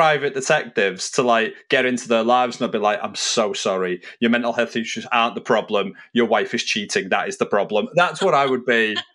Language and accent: English; United Kingdom; I am British, as we've already covered.